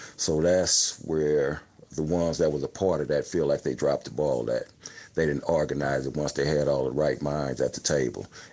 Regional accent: Los Angeles, California, United States; it's not just because I'm from the Watts area

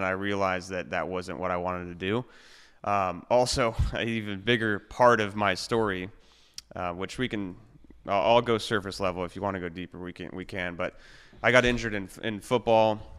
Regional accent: Columbus, Ohio, United States; also born or lived in Pittsburgh / Louisville; I was born in Pittsburgh, moved to Louisville, Kentucky, and then probably around the age of five, we moved to Columbus, Ohio.

